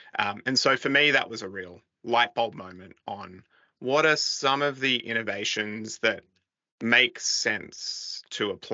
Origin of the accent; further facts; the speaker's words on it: New South Wales, Australia; I grew up on the Central Coast, but traveled down to Sydney for school.